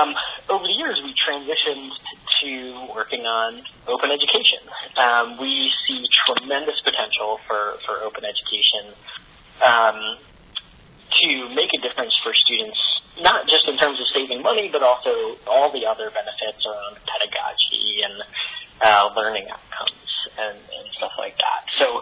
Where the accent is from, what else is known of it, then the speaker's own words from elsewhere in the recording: Connecticut, United States; now in Washington, United States; as I said, I'm from Connecticut originally. I was a student at the University of Connecticut up until 2012.